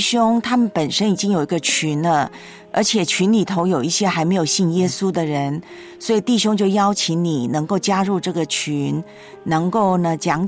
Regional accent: Taiwan; 就像台湾，我的老家

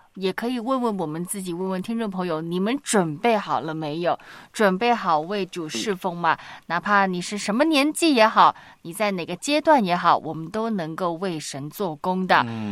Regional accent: Hong Kong; 我是香港人，我当然会听。

